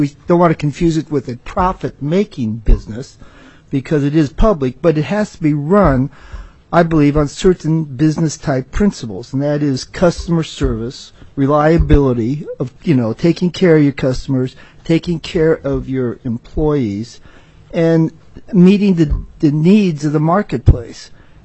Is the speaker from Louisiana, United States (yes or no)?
no; Anchorage, Alaska, United States; I'm from Anchorage, but we have offices throughout the state